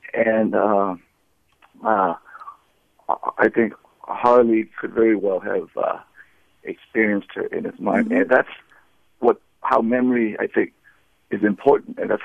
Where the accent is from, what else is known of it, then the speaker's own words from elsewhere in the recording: Yangon, Yangon Region, Myanmar; now in United States; I'm from Burma originally, Rangoon